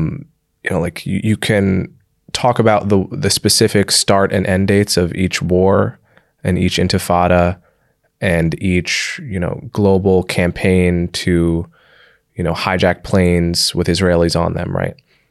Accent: Livingston, New Jersey, United States; So I grew up in and around New York City. I mean, I think the high school I went to was probably 30% Jewish.

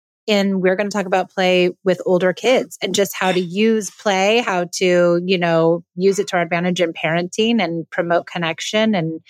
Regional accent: Los Angeles, California, United States; And we're both from Los Angeles, so it's nice to get away.

